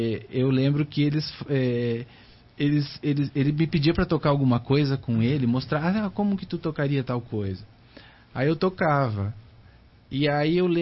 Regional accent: Rio Grande do Sul, Brazil; eu nunca participei desses movimentos no Rio Grande do Sul, mas assim, a cavalgada passava na frente da minha casa

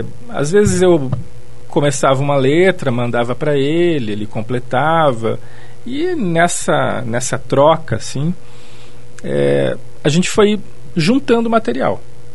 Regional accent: Reserva do Iguaçu, Paraná, Brazil; Eu sou de Reserva do Iguaçu, que é uma cidade no centro-sul do estado, e quando a gente vivia lá, não era nem município, né, era só uma vila.

